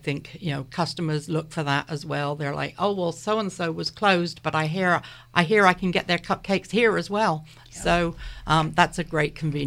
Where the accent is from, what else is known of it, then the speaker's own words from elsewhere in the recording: London, United Kingdom; now in Fredericksburg, United States; No, I'm actually from South London, but I've lived in Fredericksburg for close to 25 years. And I have to say, this is home now.